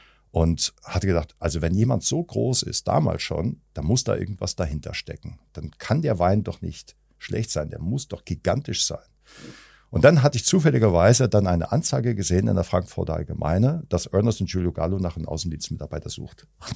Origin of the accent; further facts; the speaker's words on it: Belgium; also born or lived in Solingen; ich bin in Solingen geboren, dann sind wir umgezogen nach Belgien. Ich bin dort in Belgien aufgewachsen, habe Hotelfachschule gemacht.